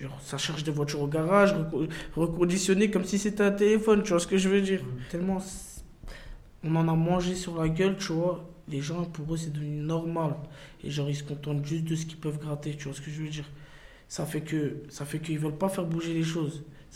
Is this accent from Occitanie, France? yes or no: no; Strasbourg, Grand Est, France; Moi, je sais que je viens d'ici, de Kronenbourg à Haute-Pierre, j'ai l'impression que je sors pas de mon quartier. Pourtant, je viens de quitter un quartier pour un autre